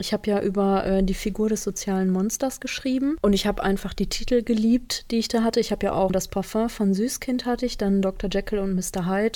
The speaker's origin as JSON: {"language": "German", "town": "Essen", "region": "North Rhine-Westphalia", "country": "Germany", "said": "Bei uns im Ruhrgebiet gibt es die, bei uns in Essen auf jeden Fall."}